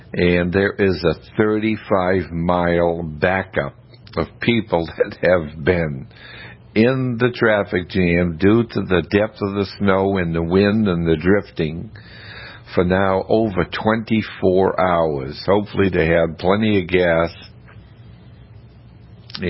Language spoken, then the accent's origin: English; New England, United States; growing up in New England, when we have a big storm coming, I think New Englanders have a little bit more brain power than other areas